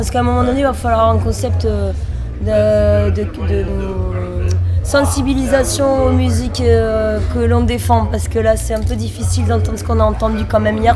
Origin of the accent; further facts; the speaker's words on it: Occitanie, France; now in Toulouse, France; Moi je suis pas du Gers, je suis de Toulouse depuis 15 ans, même si je suis de l'Aude avant. Et je connais pas ça dans mon département d'origine.